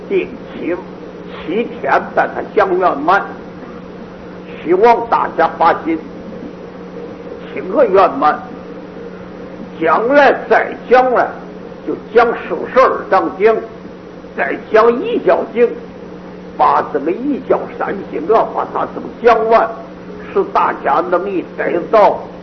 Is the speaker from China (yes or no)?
yes; China; 他知道我们中国人的根性，说话爱简略